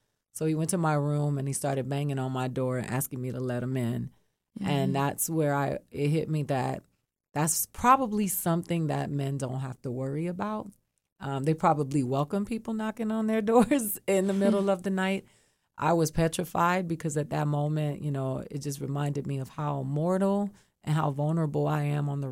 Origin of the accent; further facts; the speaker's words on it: Miami, Florida, United States; So who I am is … from Alapata, Miami.